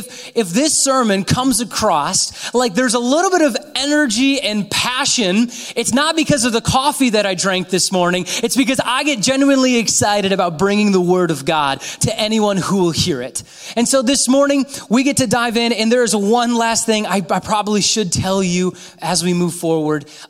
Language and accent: English; Holland, Michigan, United States; But I am from Holland, Michigan. I serve at a church up there called Central Wesleyan Church